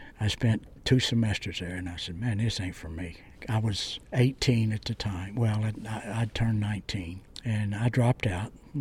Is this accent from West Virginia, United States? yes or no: yes; Logan, West Virginia, United States; now in Orlando, United States; I am from Logan, West Virginia. It was a small mining town. At the time I was growing up, it was probably 15, maybe 20,000 people, and now it's probably 8,000 people.